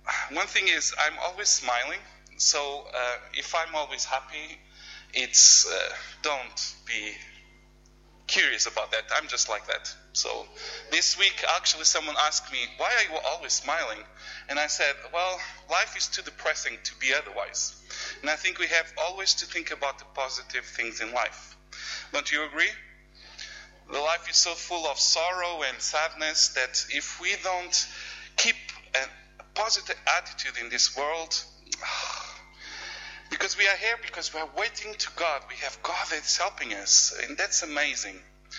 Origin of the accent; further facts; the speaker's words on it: Portugal; first language Portuguese; English is a second language; it's whatever you would like me to call. … is in Portuguese, so I'm from Portugal.